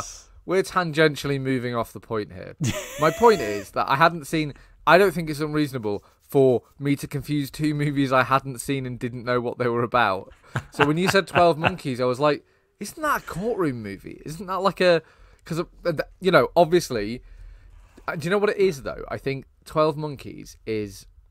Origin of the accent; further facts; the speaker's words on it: United Kingdom; because I am British and over 20